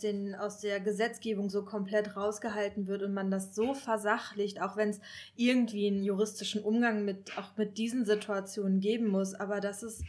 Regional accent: North Rhine-Westphalia, Germany; Ich bin zwar evangelisch, aber ich bin in Nordrhein-Westfalen aufgewachsen, wo das auch ein gesetzlicher Feiertag ist.

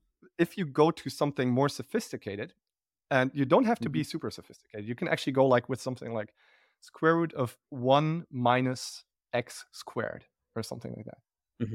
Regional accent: Bonn, North Rhine-Westphalia, Germany; English is a second language; And then I would go to a conference actually pretty close to my hometown in Bonn, which is a German city.

